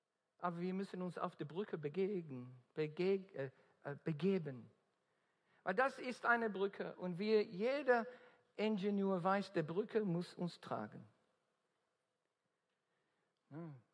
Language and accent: German; Australia; accent: Australian; German is a second language; Und das tut er heute durch meinen australischen Akzent.